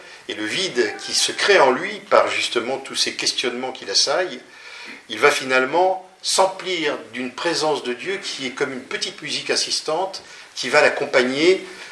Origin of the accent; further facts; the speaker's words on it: Annecy, Auvergne-Rhône-Alpes, France; Moi je viens d'Annecy